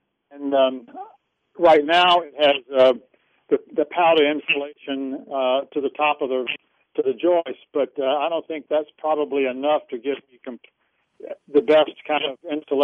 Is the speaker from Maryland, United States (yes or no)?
no; Des Moines, Iowa, United States; I'm from Des Moines.